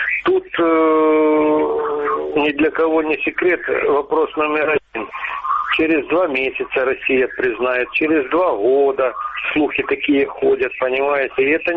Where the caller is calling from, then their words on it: Krasnodon, Luhansk Oblast, Ukraine; Я звоню с неподконтрольной Украине территории, город Краснодон.